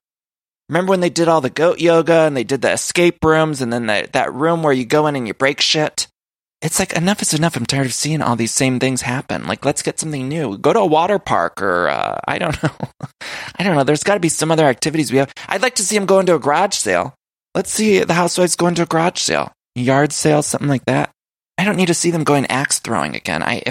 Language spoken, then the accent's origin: English; Ohio, United States; I'm from Ohio, I'm from the Midwest.